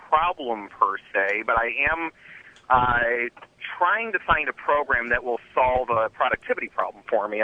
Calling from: West Irondequoit, New York, United States; West Irondequoit.

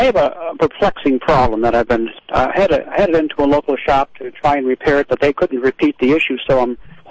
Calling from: Greece, New York, United States; Okay, calling from Greece.

